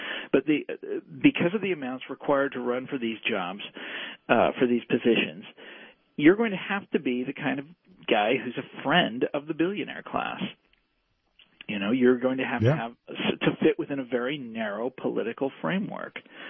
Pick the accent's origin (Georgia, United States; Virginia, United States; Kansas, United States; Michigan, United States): Kansas, United States; let's talk about Kansas, my home state. I'm from the suburbs of Kansas City.